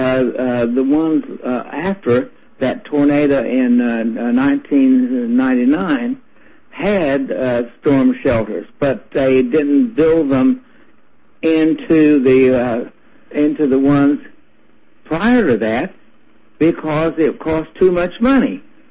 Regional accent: North Carolina, United States; I know, but actually, I'm from North Carolina.

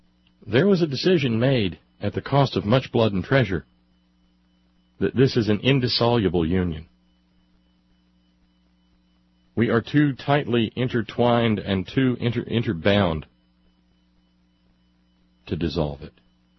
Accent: the South, United States; I see the word secede, and because I am a Southerner, I mean, I don't have the camera for the close-up

